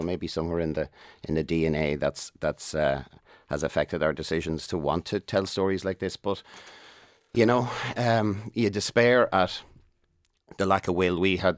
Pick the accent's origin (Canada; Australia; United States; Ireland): Ireland; Ballyshannon, County Donegal; born there; and I was born in Ballyshannon, just literally the other.